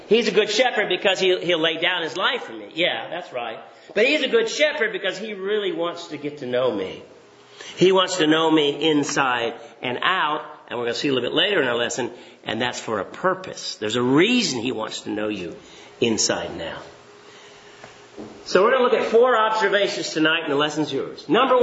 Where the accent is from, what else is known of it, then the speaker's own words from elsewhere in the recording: Boone, North Carolina, United States; born there; I was born in North Carolina. Did you know that, Jesus? Boone, North Carolina, and I moved around a lot. My dad was a preacher